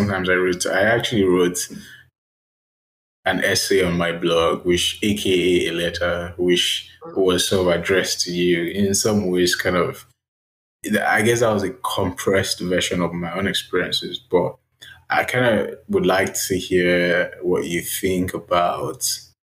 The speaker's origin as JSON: {"language": "English", "country": "Nigeria", "tie": "born or raised there", "said": "growing up in Nigeria, living in Nigeria, as Nigeria is more or less a communal kind of society."}